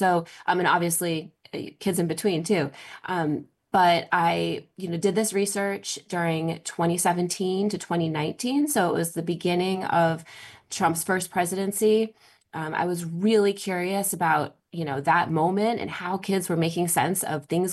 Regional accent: Massachusetts, United States; I'm from Massachusetts, and I actually did a slightly different recruitment strategy in Massachusetts.

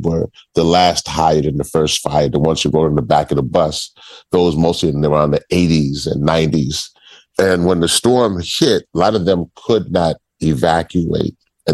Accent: Louisiana, United States; Hence how I was born in Louisiana and then lived there.

